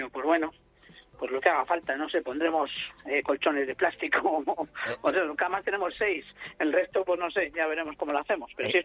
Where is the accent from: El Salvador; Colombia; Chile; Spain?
Spain; Madrid, Community of Madrid; Sí, yo soy de Madrid y, bueno, mi madre y mi familia viven en el País Vasco, pero yo nací en Madrid y soy del foro.